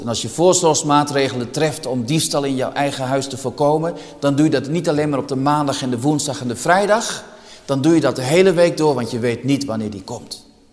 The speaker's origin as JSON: {"language": "Dutch", "town": "De Heurne", "region": "Gelderland", "country": "Netherlands", "tie": "born or raised there", "said": "Ik ben zelf opgegroeid in de Achterhoek, in de Heurne. Dat kent u niet. Ligt vlak bij Dinxperlo."}